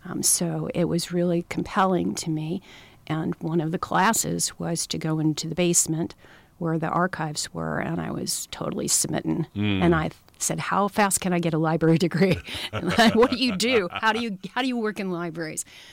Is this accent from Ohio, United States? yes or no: yes; Ohio, United States; also born or lived in Illinois; Well, I was born in Ohio, and that was my first library job in the Cincinnati area. And then I don't know, everybody knows Wayne County, but it's about an hour south of Cleveland. That was more of my home territory there.